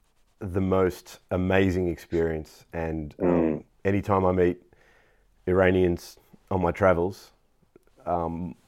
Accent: Australia; I'm from Australia.

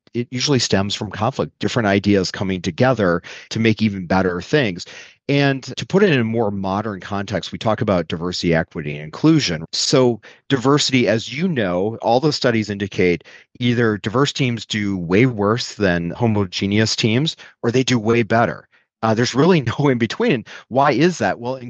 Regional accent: Wisconsin, United States; I come from Wisconsin, specifically a place called Door County, Wisconsin. It's the Cape Cod of the Midwest.

